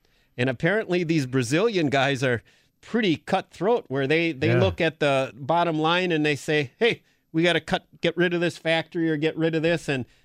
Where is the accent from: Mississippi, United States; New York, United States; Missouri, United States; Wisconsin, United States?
Wisconsin, United States; Green Bay; where I grew up in Green Bay, the big beer was Old Style